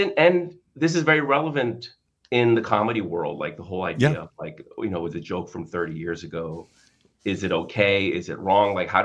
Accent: McLean, Virginia, United States; I grew up in McLean.

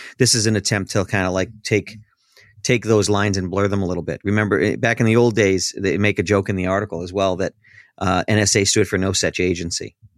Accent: United States; we're American.

